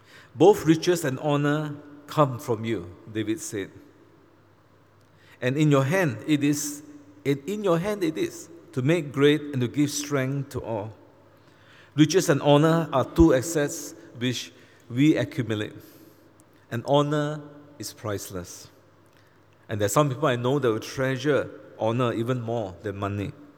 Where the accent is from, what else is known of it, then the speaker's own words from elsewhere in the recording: Malaysia; I grew up in Malaysia. And right from young, I knew that I was not a Bumiputra. Bumiputra means son of the earth. I'm not. I'm a second-class citizen.